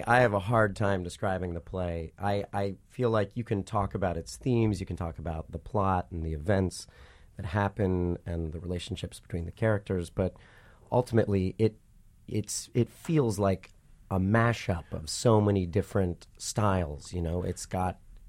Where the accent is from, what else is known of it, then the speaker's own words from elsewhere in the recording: Ohio, United States; Yeah. I'm from Ohio, and we have similar things.